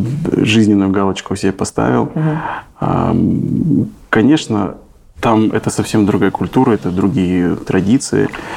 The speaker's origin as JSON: {"language": "Russian", "town": "Novosibirsk", "region": "Novosibirsk Oblast", "country": "Russia", "tie": "born or raised there", "said": "Новосибирск, конечно, мой родной город."}